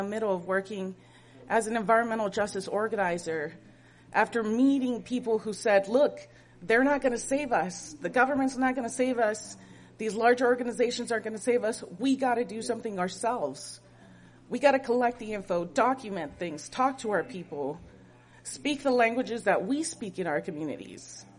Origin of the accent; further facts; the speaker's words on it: Houston, Texas, United States; they, them. I grew up in Houston, and growing up, I didn't see oil and gas and petrochemical necessarily as an enemy.